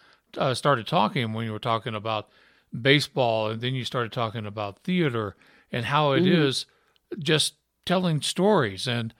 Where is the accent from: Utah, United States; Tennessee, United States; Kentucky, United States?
Utah, United States; then they found out I was from Utah, so we had to start talking about Utah Jazz basketball against Sacramento Kings.